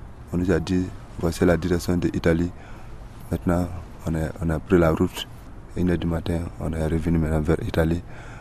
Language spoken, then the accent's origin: French; Guinea; Je suis de la Guinée. D'accord. La Guinée-Conakry.